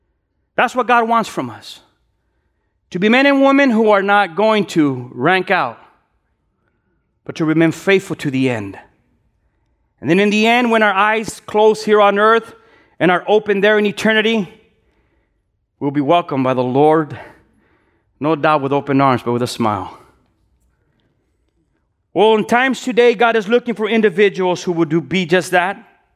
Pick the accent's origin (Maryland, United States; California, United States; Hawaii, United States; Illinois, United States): California, United States; Los Angeles; I am from South L.A. In South L.A., we have a different language than you guys. We speak ghetto-ish.